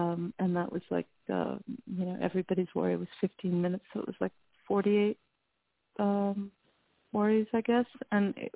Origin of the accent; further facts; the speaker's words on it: Lebanon; I grew up in Lebanon, and the men would pace, you know, with worry beads in their hands.